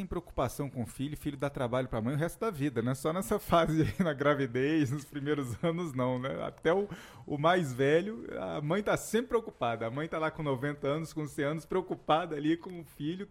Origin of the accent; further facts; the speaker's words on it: Brasília, Federal District, Brazil; Eu sou brasiliense e quando ia aos 18, aos 20 anos, tocar violão com os amigos à noite